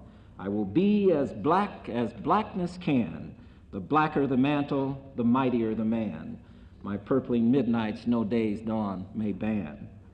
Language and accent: English; Michigan City, Indiana, United States; as I was growing up in Michigan City, in what today I suppose would be called a ghetto. They just called it the Patch in Michigan City.